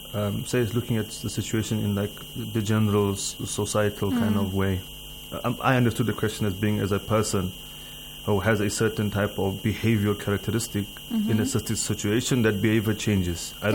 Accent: South Africa; I am from South Africa.

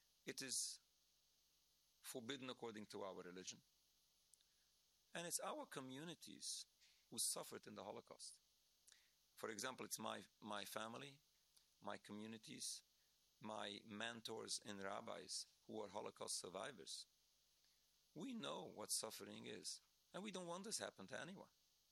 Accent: New York, United States; I'm from New York. New York is a very strong community.

